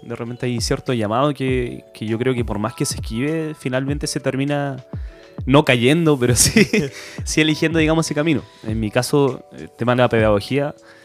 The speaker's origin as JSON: {"language": "Spanish", "town": "Los Ángeles", "region": "Biobío", "country": "Chile", "tie": "born or raised there", "also_born_or_lived": "Mulchén", "said": "yo nací en Los Ángeles, la octava región. Ahí. Y bueno, desde pequeño, no quise ser profe, pero no, crecí allá, la verdad, lo pasé muy bien, después viví en un pequeño, digamos, es una ciudad en realidad, pero es como bastante aire de pueblo, que se llama Mulchen"}